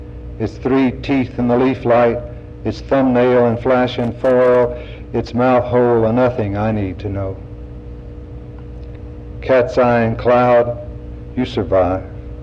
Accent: Pickwick Dam, Tennessee, United States; born there; I was born in Pickwick Dam, Tennessee. I was the first child born in this town because it wasn't even a town before he came, because it was a TVA project.

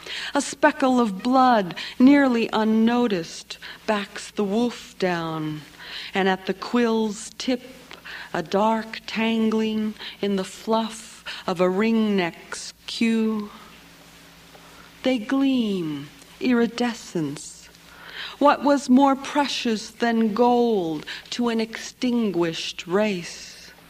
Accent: Santa Barbara, California, United States; I come from the Chumash Nation in Santa Barbara, in California

